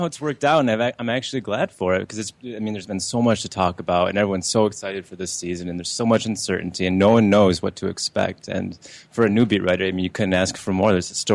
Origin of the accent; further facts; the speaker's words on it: Kent City, Michigan, United States; Well, I come from Grand Rapids, actually the small town of Kent City. It's about 25 minutes from Grand Rapids